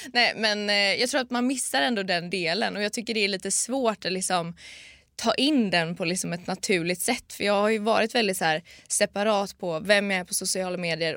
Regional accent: Gothenburg, Västra Götaland County, Sweden; now in Stockholm, Sweden; jag är 25 år, fyller 26 i sommar. Jag kommer från Göteborg, flyttade till Stockholm 2019, i slutet på 2019.

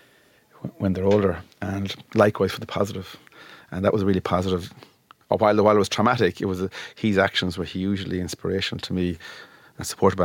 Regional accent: Clarenbridge, County Galway, Ireland; But I'm from Clarenbridge, and I was kind of starting to make going 14 teams at that stage.

